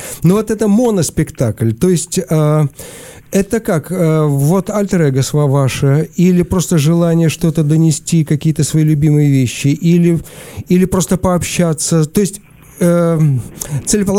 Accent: Almaty, Kazakhstan; я из Алматы сам

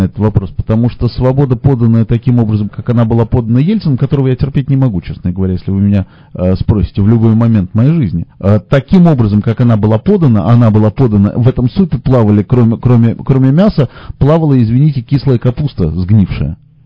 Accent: Russia; moved away; слышу мой акцент, говорит таксист. Я говорю, я из России там приехал, хотя не важно, что 24 года.

